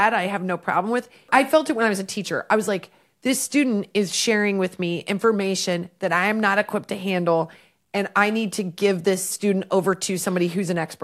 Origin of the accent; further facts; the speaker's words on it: Nebraska, United States; it came up that I was from Nebraska